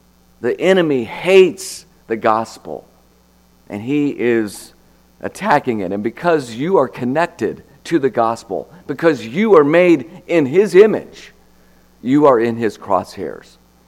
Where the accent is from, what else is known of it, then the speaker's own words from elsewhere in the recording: Texas, United States; also born or lived in Lubbock; I grew up in Texas. I lived in Lubbock, Texas for about 5 years.